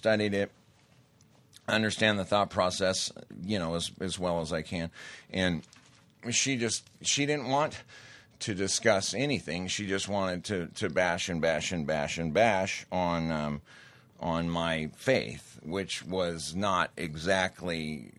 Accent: Great Falls, Montana, United States; I grew up in Great Falls, Montana. Five reservations around us.

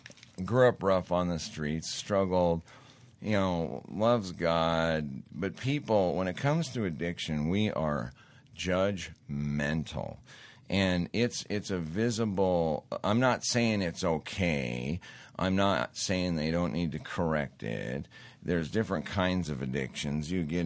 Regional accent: Montana, United States; I grew up in Montana, and the Native Americans, there was such a large quantity of them that had relatives in jail

